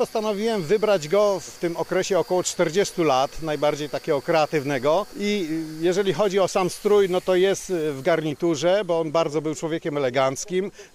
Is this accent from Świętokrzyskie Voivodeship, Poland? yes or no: yes; Kielce, Świętokrzyskie Voivodeship, Poland; Jestem rzeźbiarzem, pochodzę z Kielc.